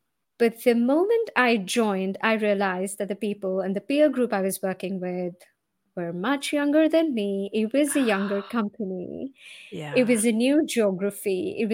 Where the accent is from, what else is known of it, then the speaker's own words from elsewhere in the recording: India; now in Seattle, United States; I'm originally from India. Currently, I'm based in Seattle.